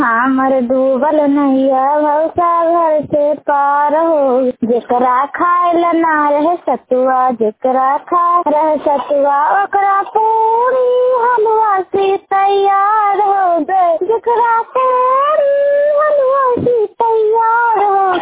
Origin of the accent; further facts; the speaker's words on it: Birampur, Bihar, India; मैं बीरमपुर से बोल रहा हूँ। मैं बीरमपुर निवास नालंदा जिला के रहने वाला हूँ।